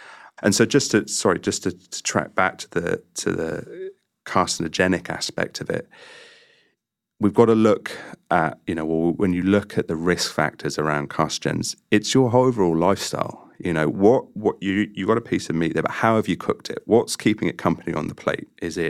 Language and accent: English; United Kingdom; You know, I'm British and the Sunday roast is a huge part of our culture